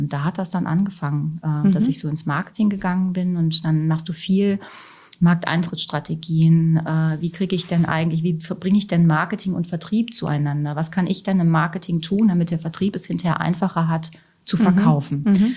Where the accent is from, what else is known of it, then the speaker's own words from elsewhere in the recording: Germany; Und ich geisterte da als Deutsche durch die Gegend.